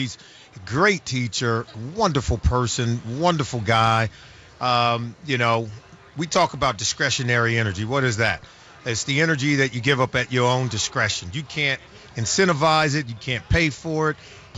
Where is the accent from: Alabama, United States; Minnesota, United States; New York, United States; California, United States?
California, United States; I was coming out of high school. I grew up in Southern California, and Coach Fox was recruiting me